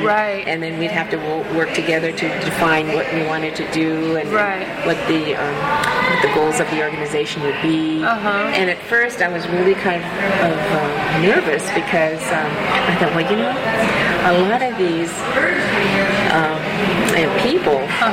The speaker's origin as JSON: {"language": "English", "town": "San Jose", "region": "California", "country": "United States", "tie": "born or raised there", "said": "Well, I was born in San Jose, California. 1948. And so growing up in San Jose, it's like growing up in a small community"}